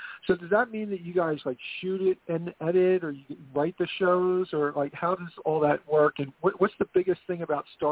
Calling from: Philadelphia, Pennsylvania, United States; Hey, Simon. … calling from Philadelphia.

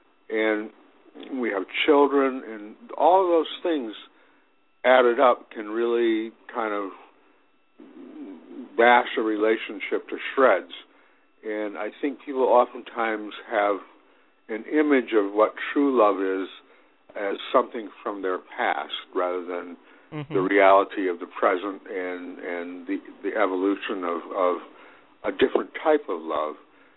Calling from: Connecticut, United States; from Connecticut.

